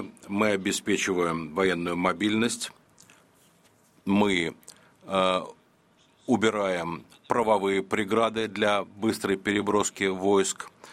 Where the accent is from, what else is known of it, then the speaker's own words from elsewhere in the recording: Belarus; Прошу вас. Я из Беларуси.